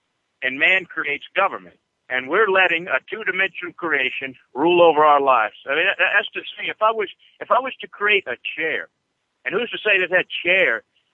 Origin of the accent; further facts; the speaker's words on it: Louisiana, United States; live right outside of New Orleans, because we have, in Louisiana, we have parishes instead of county. I'm from St. Tammany Parish